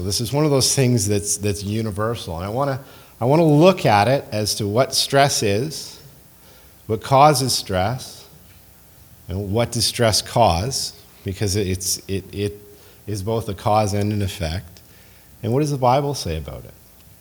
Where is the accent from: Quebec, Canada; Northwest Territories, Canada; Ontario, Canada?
Ontario, Canada; Timmins; I'm from Timmins with my wife Dana.